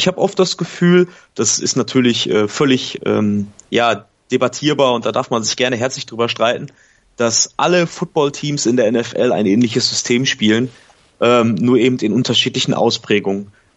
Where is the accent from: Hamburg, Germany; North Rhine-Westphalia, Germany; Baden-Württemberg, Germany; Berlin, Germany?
North Rhine-Westphalia, Germany; Ja, hier ist es tatsächlich so, dass ich komme aus dem Ruhrgebiet